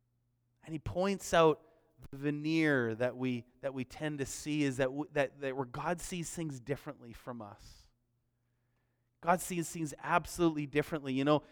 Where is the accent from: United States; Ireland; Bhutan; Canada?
Canada; Delta, British Columbia; I grew up in Delta, and just across 120th Street was Surrey, right?